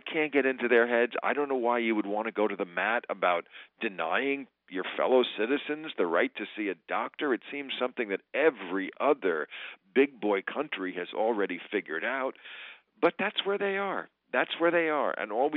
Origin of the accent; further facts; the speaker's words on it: New Jersey, United States; Now, today we see Chris Christie walking away with the victory there in my home state of New Jersey.